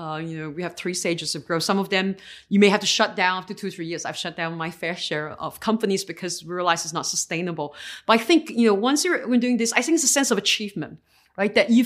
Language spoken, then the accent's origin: English; Singapore; I'm ethnically Chinese, but, you know, I've been three generations outside of China. I was born and raised in Singapore.